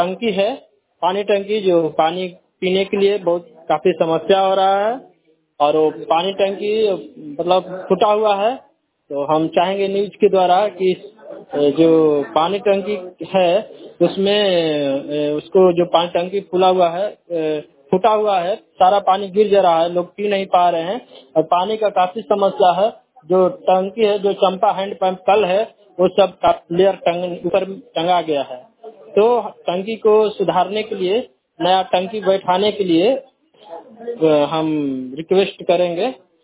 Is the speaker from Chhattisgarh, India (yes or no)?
no; Chenari, Bihar, India; ग्राम परिषदों पर थाना चेनारी प्रखंड चेनारी ब्लॉक में हमारा गांव पड़ेगा और ग्राम पंचायत सदोकर वार्ड नंबर 6 में